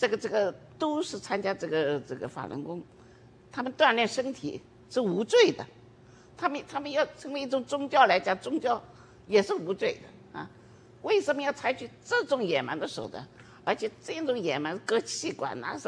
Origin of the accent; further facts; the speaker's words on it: China; now in Paris, France; 因为我是中国人嘛啊，而且我这个爱国主义啊，这个民族感情也是非常强烈的啊